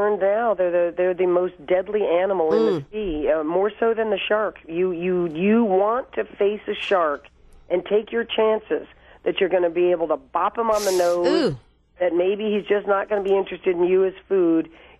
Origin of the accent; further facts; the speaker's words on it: Fort Lauderdale, Florida, United States; I grew up down in Fort Lauderdale, and I had many Cuban friends.